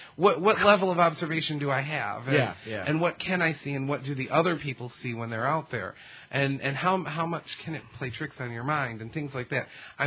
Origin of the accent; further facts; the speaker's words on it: Michigan, United States; I grew up in Michigan, and we have some pretty interestingly, wooded areas here in Michigan